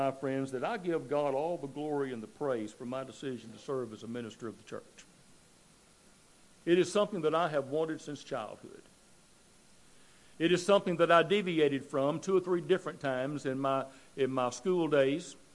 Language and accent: English; Killen, Alabama, United States; born there; Charles was the minister of the church when I was born in Killen, Alabama.